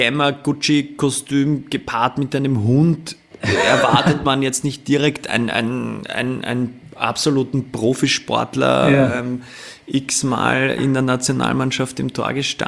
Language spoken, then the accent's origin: German; Vienna, Austria